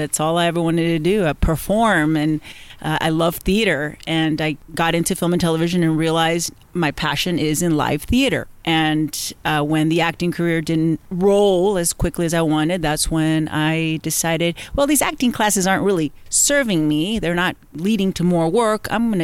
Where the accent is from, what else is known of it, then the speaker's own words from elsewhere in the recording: Texas, United States; also born or lived in Monterrey, Mexico; I was born in Monterrey, Mexico. I grew up in South Texas, but since I was 7 years old, I wanted to live in Hollywood.